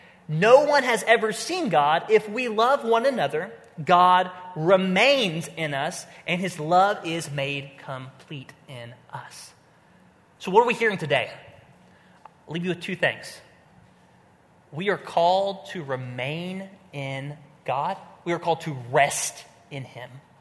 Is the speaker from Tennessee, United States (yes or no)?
no; Oklahoma, United States; I grew up in Oklahoma. Not a lot going on there. But I grew up in Oklahoma